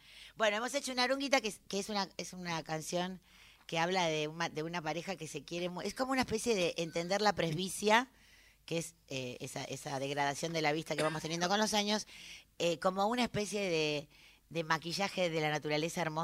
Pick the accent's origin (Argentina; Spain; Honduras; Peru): Argentina; como mujeres, como artistas, como argentinas